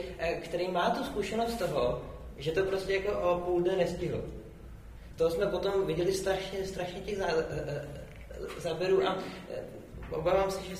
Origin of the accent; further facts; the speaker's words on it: Prague, Czechia; malé městečko říkám, jako Pražák